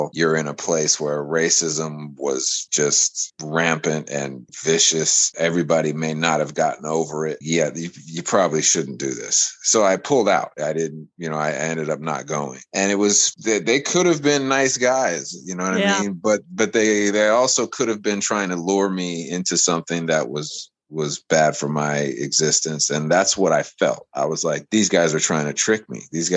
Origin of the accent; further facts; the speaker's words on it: United States; because, you know, I come from America and we deal with discrimination